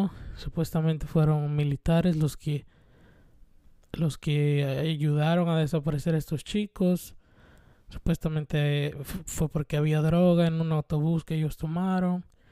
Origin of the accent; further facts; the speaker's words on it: Mexico; soy mexicano y este año hay cambio de presidente.